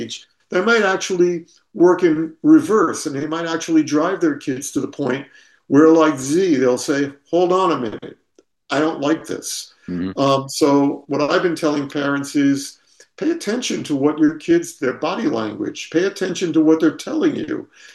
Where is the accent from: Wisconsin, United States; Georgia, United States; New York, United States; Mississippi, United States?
New York, United States; Staten Island; I played organized sports growing up in Staten Island, which is why the book takes place in Staten Island.